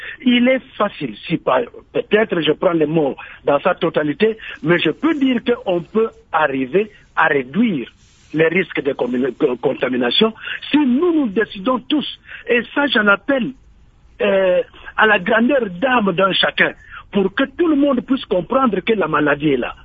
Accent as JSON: {"language": "French", "town": "Matadi", "region": "Kongo Central", "country": "DR Congo", "said": "ici chez nous dans le Congo central, à Matadi"}